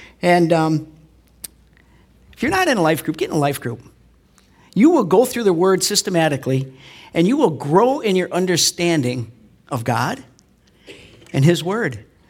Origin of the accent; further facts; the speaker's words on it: Ireland; I'm Irish to the bone.